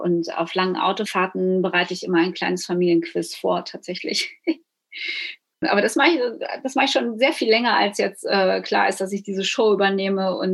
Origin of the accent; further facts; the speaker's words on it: North Rhine-Westphalia, Germany; Also ich bin ja Westfälin